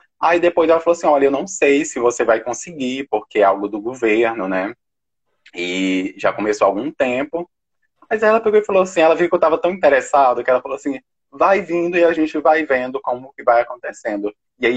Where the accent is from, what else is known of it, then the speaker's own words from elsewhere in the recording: Teófilo Otoni, Minas Gerais, Brazil; eu sou do interior de Minas, né? Nordeste de Minas, vivi entre Teófilo Otoni, o interior de Teófilo Otoni, comunidade rural, e também uma comunidade rural pertencente a Itabacuri, é até o lugar que eu estou no momento, na casa da minha mãe